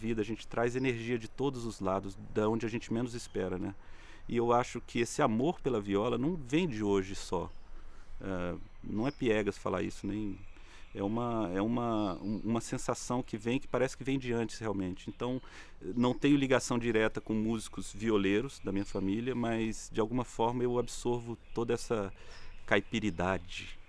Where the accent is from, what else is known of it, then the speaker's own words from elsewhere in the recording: Brasília, Federal District, Brazil; Eu nasci em Brasília. Sou brasiliense da Gema. Nasci na Asa Sul de Brasília. E nascido e criado, né? Continuo vivendo aqui